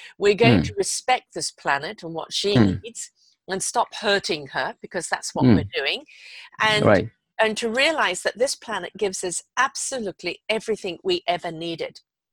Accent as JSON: {"language": "English", "country": "United Kingdom", "said": "You know, you're Japanese, I'm British."}